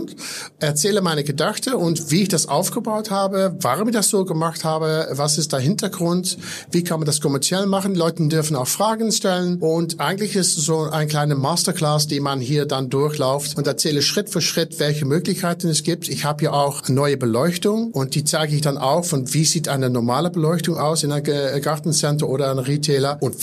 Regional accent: Netherlands; German is a second language; Ich sage immer, ich bin Holländer. Wir fahren Fahrrad.

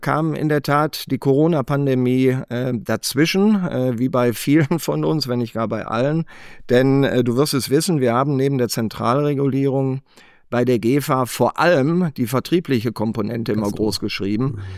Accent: Wuppertal, North Rhine-Westphalia, Germany; born there; Ich bin 62 Jahre alt, verheiratet, gebürtiger Wuppertaler, der seit 25 Jahren jetzt im Münsterland lebt

